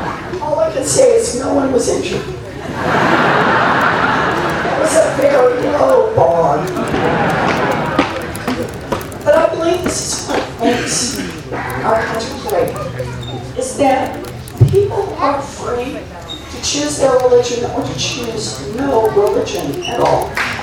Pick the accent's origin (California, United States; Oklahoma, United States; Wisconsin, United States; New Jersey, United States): Oklahoma, United States; Remember I told you I grew up in Oklahoma? All three of my brothers still live in Oklahoma.